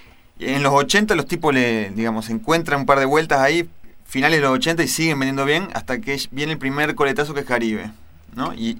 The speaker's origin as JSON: {"language": "Spanish", "region": "Montevideo", "country": "Uruguay", "said": "forma parte de mi vida, de mi barrio. Yo soy de Nuevo París"}